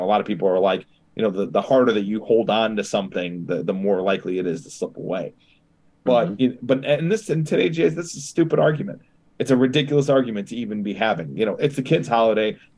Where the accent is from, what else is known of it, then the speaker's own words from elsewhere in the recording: Chicago, Illinois, United States; We're from Chicago, massive Mexican population here.